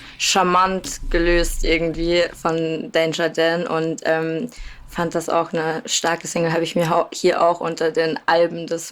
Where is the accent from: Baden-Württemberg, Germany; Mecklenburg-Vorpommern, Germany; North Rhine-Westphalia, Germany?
North Rhine-Westphalia, Germany; Cologne; als Kölnerin.